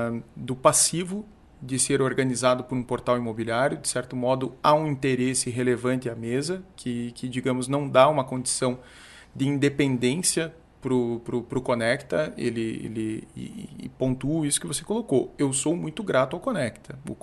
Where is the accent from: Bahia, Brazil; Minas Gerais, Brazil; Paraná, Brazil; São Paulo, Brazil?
Paraná, Brazil; Curitiba; nós somos de Curitiba, nós conhecemos muito bem o mercado